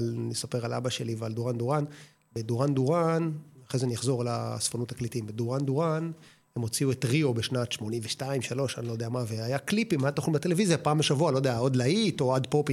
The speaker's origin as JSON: {"language": "Hebrew", "town": "Geva", "region": "Northern District", "country": "Israel", "tie": "born or raised there", "said": "אז אני אספר על הילדות שלי בקיבוץ"}